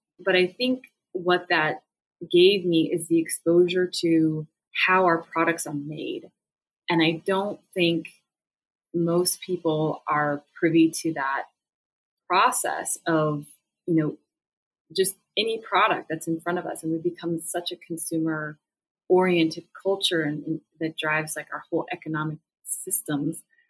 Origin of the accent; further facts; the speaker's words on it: Montana, United States; Certainly my upbringing, you know, growing up in Montana, being connected to nature